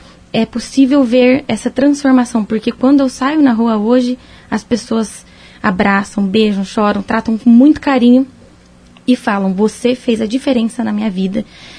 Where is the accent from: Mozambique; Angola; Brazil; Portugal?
Brazil; Sarandi; eu fui criada em Sarandi. Eu tenho raízes em Sarandi e sou sarandiense de coração. Os meus avós vieram na década de 40 para Sarandi, a minha mãe nasceu em Sarandi e eu também.